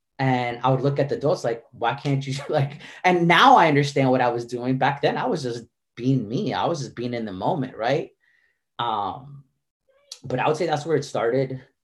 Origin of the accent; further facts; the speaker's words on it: Florida, United States; I'm originally from South Florida.